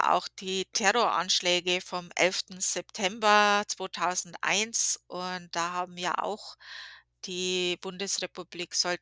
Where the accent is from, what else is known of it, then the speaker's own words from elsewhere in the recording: Bavaria, Germany; also ich komme ja aus Bayern, man hört es sicherlich